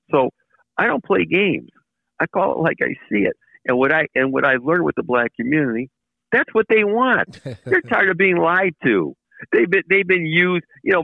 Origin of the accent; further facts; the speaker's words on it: Collinwood, Ohio, United States; because I was born in Glenville, raised in Collinwood. I've never lived in a neighborhood where there weren't black folks.